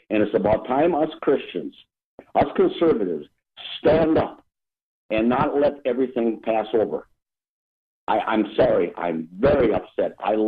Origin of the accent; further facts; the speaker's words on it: Wisconsin, United States; now in Little Rock, United States; 16 years ago, I moved from Wisconsin.